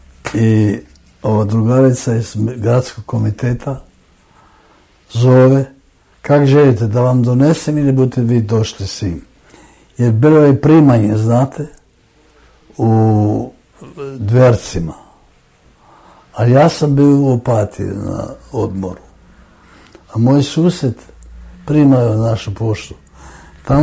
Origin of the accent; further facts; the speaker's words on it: Vienna, Austria; born there; moved away; Ja sam rođen u Beču.